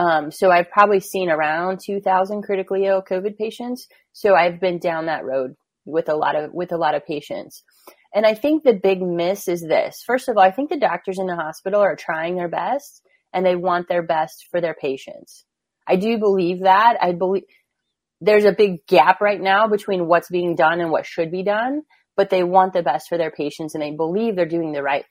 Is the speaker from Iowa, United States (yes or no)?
yes; Sheraton, Iowa, United States; Yeah, I'm from southern Iowa. Sheraton is my hometown.